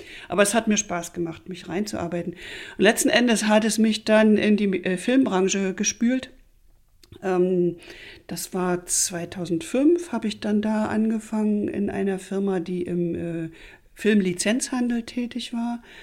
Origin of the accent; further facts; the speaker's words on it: East Germany, Germany; wurde dort als Ostdeutsche, naja, schon sehr von oben herab behandelt